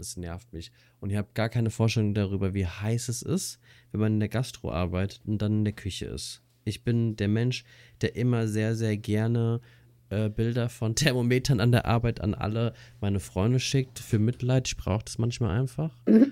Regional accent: Hesse, Germany; Bei uns in Hessen

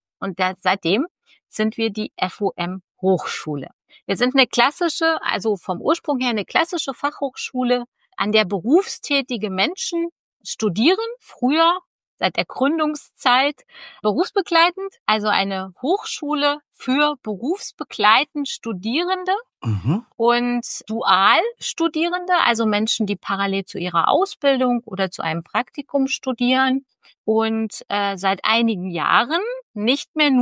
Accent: Kassel, Hesse, Germany; Ich komme aus Kassel

